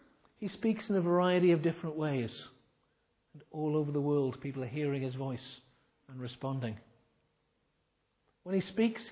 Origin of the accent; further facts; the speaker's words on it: North East England, United Kingdom; also born or lived in Bath / Southampton; as I was growing up in the northeast of England, through junior school, senior school, I became a Christian when I was 16.